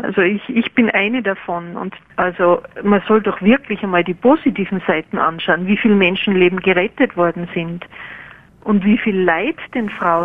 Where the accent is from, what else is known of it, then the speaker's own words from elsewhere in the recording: Fribourg, Switzerland; Ich komme aus dem Kanton Fribourg.